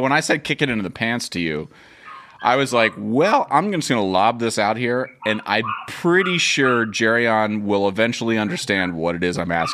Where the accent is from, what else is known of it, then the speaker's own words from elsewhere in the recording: Ohio, United States; And where I grew up in Ohio, like the only difference between where I grew up in Ohio and where you grew up in Trinidad was the skin color.